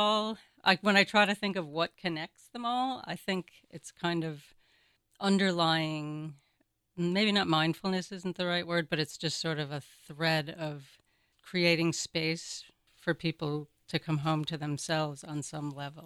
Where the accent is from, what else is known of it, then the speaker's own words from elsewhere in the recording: Oneida, New York, United States; born there; I was born in upstate New York, and sometimes I joke I was born with a silver spoon in my mouth because I was born in Oneida, New York